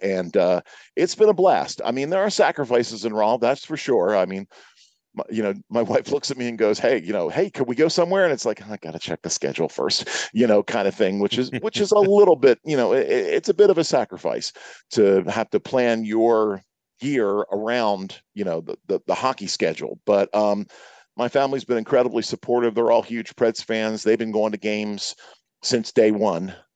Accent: Philadelphia, Pennsylvania, United States; Honestly, I grew up in the Philadelphia area

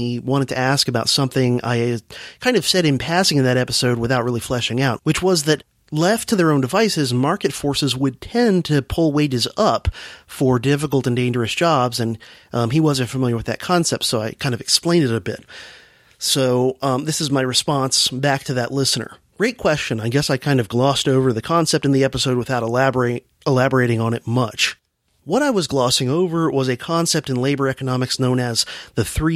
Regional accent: Florida, United States; And as a youngster growing up in South Florida, I can remember hearing about this in Belglade and other sugar towns

